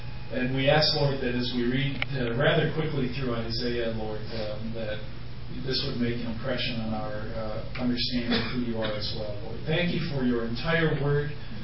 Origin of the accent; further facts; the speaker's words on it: New York, United States; I've often mentioned I'm from Western New York, and the problem wasn't that it couldn't be 60 in April. It could. It just would be snowing in May. That was the problem that I remember as a young boy.